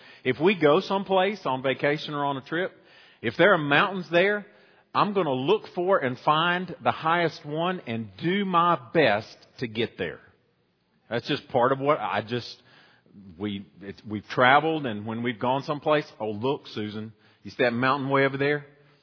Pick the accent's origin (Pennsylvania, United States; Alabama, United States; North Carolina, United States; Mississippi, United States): North Carolina, United States; But being from the mountains, born and raised in Watauga County, I'm just a mountain man.